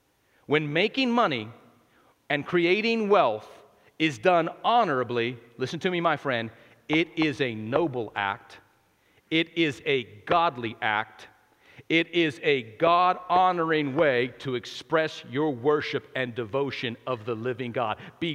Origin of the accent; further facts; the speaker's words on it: New Mexico, United States; I was born and raised in New Mexico.